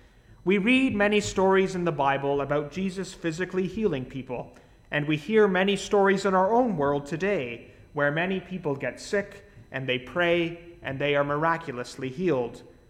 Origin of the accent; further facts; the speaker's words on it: London, Ontario, Canada; At the church I grew up in back in London, Ontario